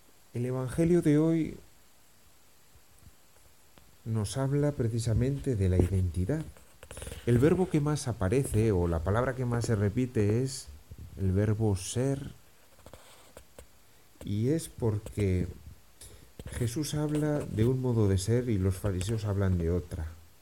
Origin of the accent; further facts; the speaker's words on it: Pamplona, Navarre, Spain; Cuidado, que yo soy de Pamplona, de toda la vida.